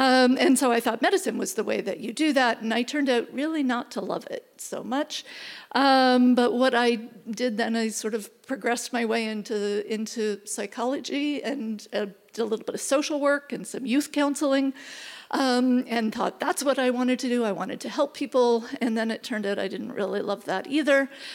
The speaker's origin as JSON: {"language": "English", "country": "Canada", "said": "as I'm Canadian, went to the University of Toronto"}